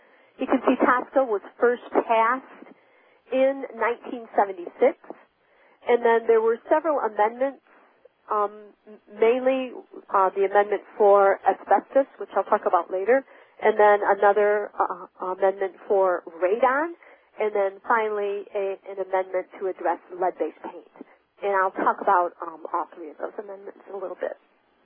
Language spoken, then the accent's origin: English; Michigan, United States; Now, I grew up in Michigan, and I graduated in 1976, so I was actually living there when this incident happened.